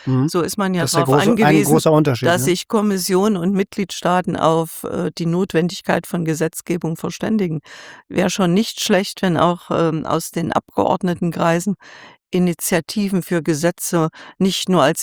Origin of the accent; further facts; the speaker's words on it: eastern Germany, Germany; Ich komme aus dem Osten Deutschlands, da ist Ukraine nicht ganz so weit entfernt.